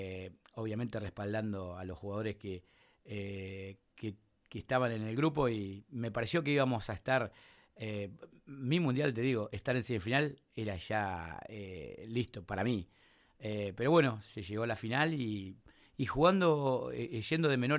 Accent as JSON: {"language": "Spanish", "town": "General La Madrid", "region": "Buenos Aires Province", "country": "Argentina", "tie": "born or raised there", "also_born_or_lived": "Roque Pérez", "said": "nací en la Madrid, estuve en Roque Pérez viviendo y volví a la Madrid cuando tenía 8 o 9 años."}